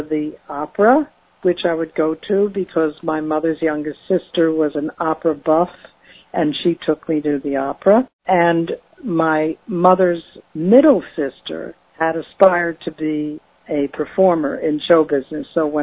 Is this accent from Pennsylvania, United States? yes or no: yes; Philadelphia, Pennsylvania, United States; I was born in Philadelphia. My parents were born in Philadelphia. My brothers were born in Philadelphia. My cousins, my aunts and uncles, we are all Philadelphia natives. And just growing up in Philadelphia alone is like growing up in a major song fest.